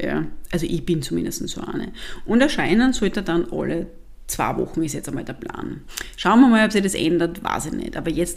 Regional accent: Styria, Austria; now in Vienna, Austria; ich bin gebürtige Steirerin, und mein Podcast wird genauso in diesem Dialekt, den ich halt immer noch habe, auch wenn ich schon seit über 20 Jahren in Wien bin, aufgenommen

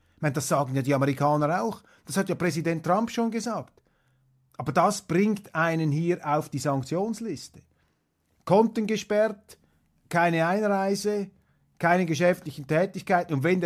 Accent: Switzerland; ich bin Schweizer, ich habe eine andere Sicht.

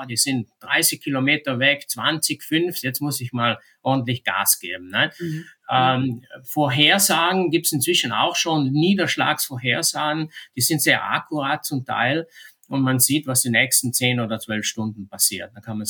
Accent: Trentino-Alto Adige, Italy; Bei uns in Südtirol ist ganz interessant, hat sich das Geschehen da sehr, sehr verschoben die letzten Jahre. Als junger Bergführer konnte ich in ein 5-Sterne-Hotel gehen

